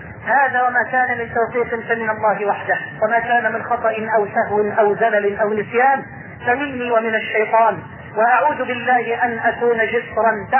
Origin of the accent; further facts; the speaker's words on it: Egypt; اللهم اني اسألك ان تجعل بلدنا مصر واحدا للامن والامان